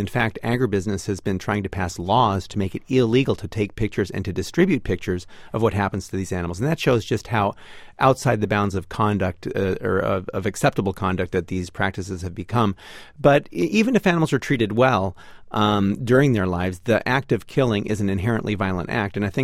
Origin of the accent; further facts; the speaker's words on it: Hollywood, California, United States; In fact, I grew up in Hollywood, California.